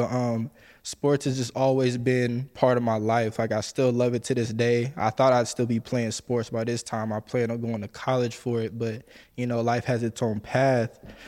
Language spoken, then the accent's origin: English; Vancouver, British Columbia, Canada; my hometown of Vancouver. Well, not hometown, but where I grew up